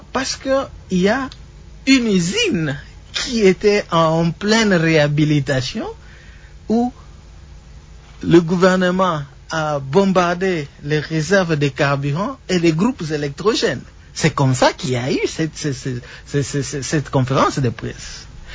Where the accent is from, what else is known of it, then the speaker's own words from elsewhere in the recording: DR Congo; Nous sommes Congolais. Nous avons besoin de la paix. Moi, j'ai vécu la guerre.